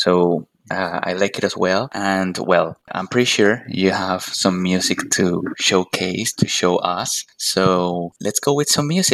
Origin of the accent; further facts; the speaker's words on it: Colombia; He's joining us today and he's from Colombia. My home country as well.